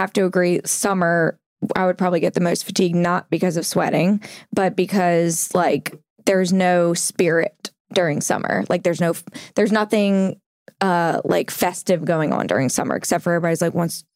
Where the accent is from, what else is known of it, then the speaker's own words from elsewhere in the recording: Ireland; No, I'm Irish, so I'll get sunburned in like 20 minutes.